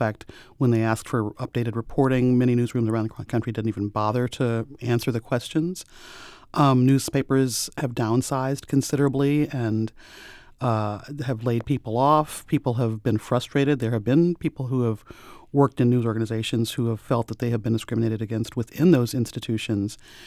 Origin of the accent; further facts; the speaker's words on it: St. Louis, Missouri, United States; But again, I'm from St. Louis. I have a lot of pride in my city.